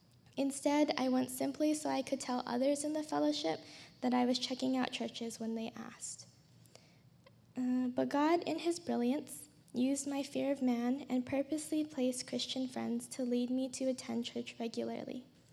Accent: Honolulu, Hawaii, United States; Born and raised in Honolulu, Hawaii, I've been blessed with two very loving parents and a wonderful older sister.

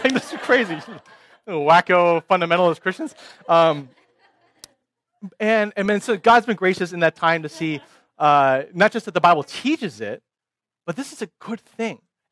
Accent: Bay Area, California, United States; And so we grew up in the Bay Area

